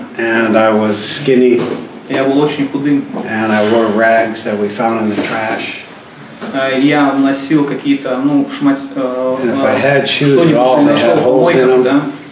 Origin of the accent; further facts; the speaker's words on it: Brooklyn, New York, United States; born there; When I was a very little boy, I was born in Brooklyn, New York.